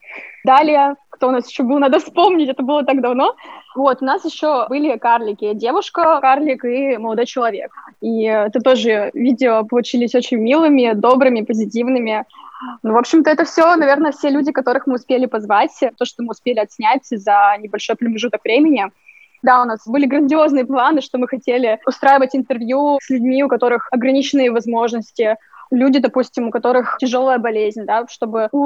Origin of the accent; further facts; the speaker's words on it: Yekaterinburg, Sverdlovsk Oblast, Russia; accent: Yekaterinburg; also born or lived in Moscow; now in United States; Я сейчас последние полгода живу в Америке и чувствую, что мой московский говор, вернее, не говор, а московская речь, она канула в лету и вернулся назад в екатеринбургский говор.